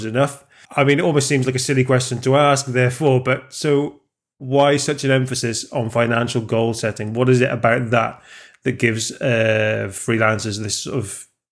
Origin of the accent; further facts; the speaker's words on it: Wales, United Kingdom; more people than live in my home country in Wales.